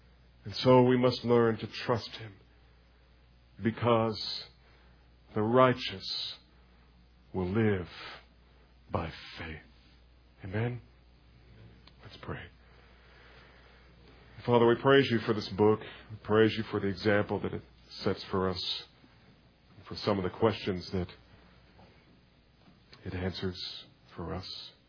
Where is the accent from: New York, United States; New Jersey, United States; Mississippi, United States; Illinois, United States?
New Jersey, United States; just amazingly 3 miles from where I grew up in New Jersey, in a little place that's now called Crosswicks